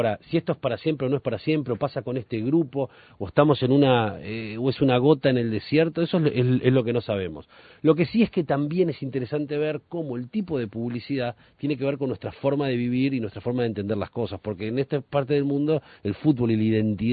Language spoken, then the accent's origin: Spanish; Uruguay; como somos uruguayos, compramos abajo y lo ponemos en el frigobar